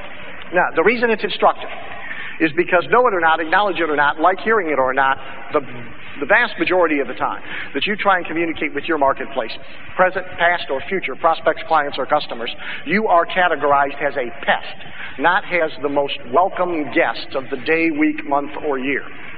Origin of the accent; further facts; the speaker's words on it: Midwest, United States; I grew up in the Midwest where we have coal mining